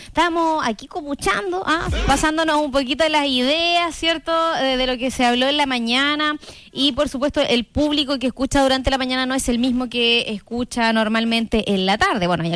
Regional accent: Osorno, Los Lagos, Chile; si nosotros amamos Osorno, nosotros somos de Osorno

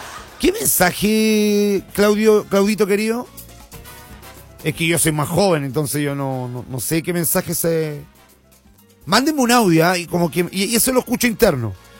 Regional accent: Chile; Somos copiones los chilenos, ¿eh? Somos copiones los chilenos.

